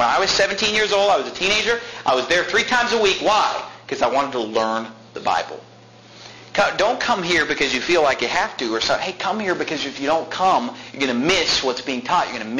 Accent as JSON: {"language": "English", "town": "Sacramento", "region": "California", "country": "United States", "tie": "born or raised there", "said": "In the 1980s, when I was growing up in Sacramento, California"}